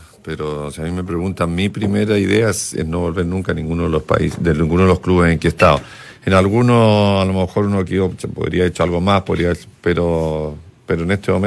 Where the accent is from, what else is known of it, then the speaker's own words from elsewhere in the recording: Chile; moved away; Yo estoy afuera ya hace 17 años que me fui de Chile, 18 años, y cada vez que volvía sentía que el país tenía un crecimiento constante y permanente